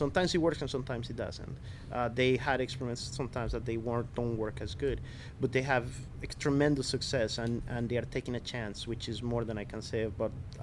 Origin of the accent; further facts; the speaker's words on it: Colombia; It was a culture shock to me when I went there, even though I came from Colombia.